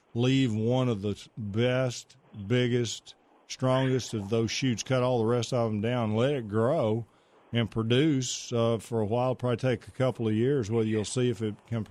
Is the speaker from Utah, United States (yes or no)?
no; Pittsburgh, Texas, United States; I'm from Pittsburgh, Texas, just down the road from you, Cal.